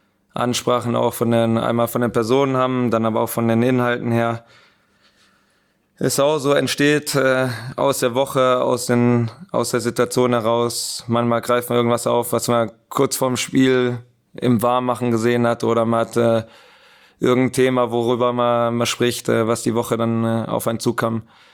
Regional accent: Aalen, Baden-Württemberg, Germany; accent: Swabian; Nee, ich komme aus Süddeutschland, aber nicht Bayern, sondern aus Aalen. Das ist Baden-Württemberg.

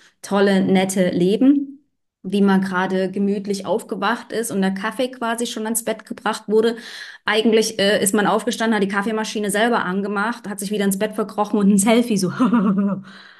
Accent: East Germany, Germany; Die ersten 10 Jahre bin ich in der DDR sozialisiert worden.

